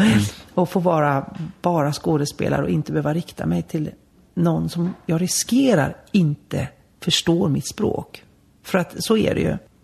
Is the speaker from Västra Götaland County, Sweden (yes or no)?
yes; Gothenburg, Västra Götaland County, Sweden; Då bodde jag hemma som mamma och pappa ute på öarna. Och då kunde jag ta färjan och bussen och spårvagnen upp till avenyn hemma i Göteborg.